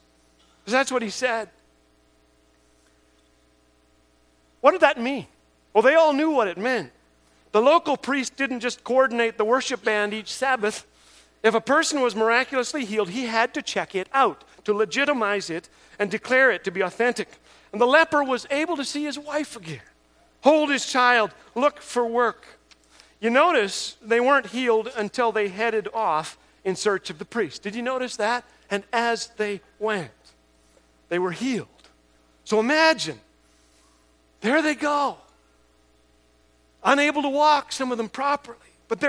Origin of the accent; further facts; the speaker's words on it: Canada; Causes you to doubt God's goodness sometimes as a Canadian.